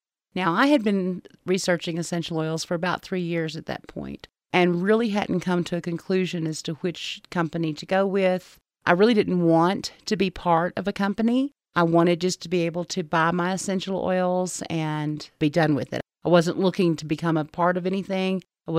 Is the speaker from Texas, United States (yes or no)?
no; Clarksville, Tennessee, United States; also born or lived in Ashland City; now in Colorado, United States; I'm originally from Clarksville, Tennessee, then moved to Ashland City, Tennessee, and then moved to Colorado. We moved here without any knowledge of Colorado.